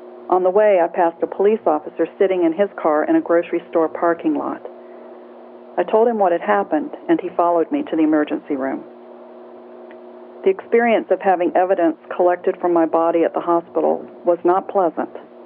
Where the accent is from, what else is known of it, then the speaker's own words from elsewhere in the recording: Virginia, United States; I had graduated from college a few years before and moved back to my hometown in Virginia.